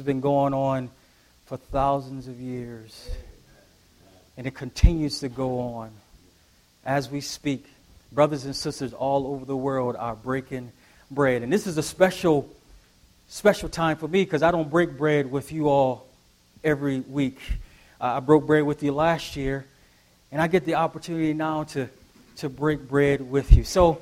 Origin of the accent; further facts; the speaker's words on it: Buffalo, New York, United States; I grew up in Buffalo, New York, grew up at the Linwood Congregation.